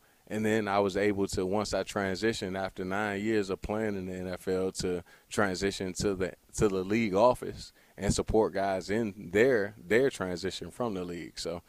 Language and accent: English; Largo, Maryland, United States; You talked about PG County. I'm from Largo High School.